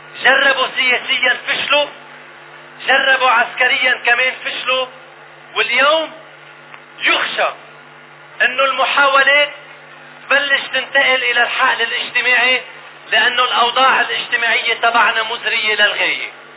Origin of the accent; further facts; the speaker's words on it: Lebanon; ما إلنا غنى إلا نكون متحدين كلنا سوا كلبنانيين